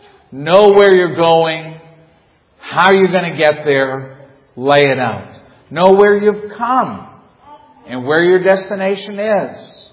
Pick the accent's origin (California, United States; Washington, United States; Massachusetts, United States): Massachusetts, United States; She grew up in Texas. I grew up in Massachusetts.